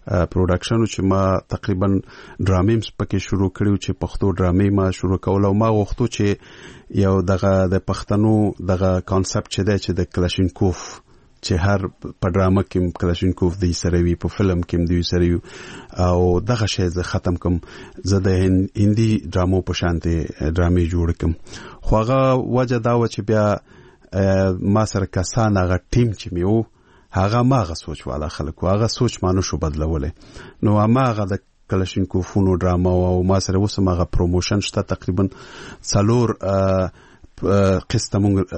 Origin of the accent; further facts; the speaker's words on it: Peshawar, Khyber Pakhtunkhwa, Pakistan; زه ورکوټه په پېښور کې لوی شوی یم